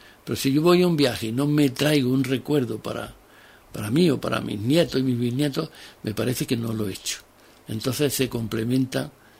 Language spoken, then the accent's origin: Spanish; Spain; sentir también como español cuando gana o lamentar cuando pierde nuestro equipo.